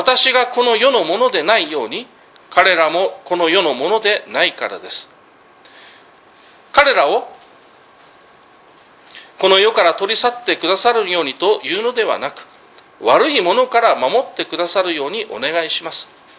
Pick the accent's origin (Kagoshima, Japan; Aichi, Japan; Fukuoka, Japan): Aichi, Japan; Toyokawa; 実は私が育ったのは3歳の頃から育ちましたのが豊川市というところで育ちました。